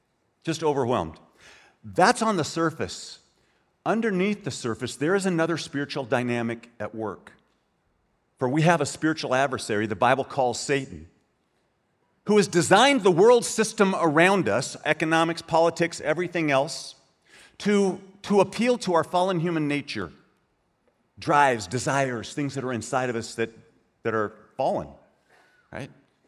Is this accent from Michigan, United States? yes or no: no; California, United States; now in Idaho, United States; We hail from Northern California. I know. We have seen the light, repented, and moved to Idaho.